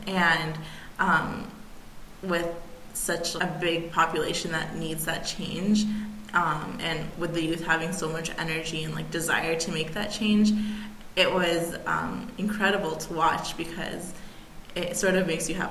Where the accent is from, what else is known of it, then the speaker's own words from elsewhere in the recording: Upper Arlington, Ohio, United States; And growing up in Upper Arlington, I was very sheltered. Very, very sheltered.